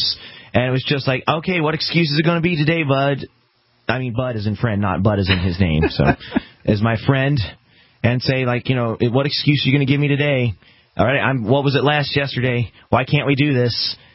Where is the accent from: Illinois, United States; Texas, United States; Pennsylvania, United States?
Illinois, United States; Because I am from Illinois. I have an Illinois-plated vehicle.